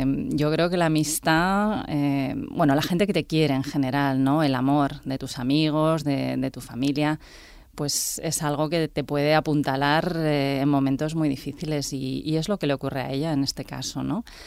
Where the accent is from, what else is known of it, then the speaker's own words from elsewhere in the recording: Barcelona, Catalonia, Spain; also born or lived in Zaragoza; yo nací en Zaragoza, como bien dices, pero pues a los 5 años me fui. Y bueno, me fui a Barcelona y pasé allí pues mi etapa formativa, diríamos. Y después empecé a viajar y he trabajado la mayor parte de mi vida en Holanda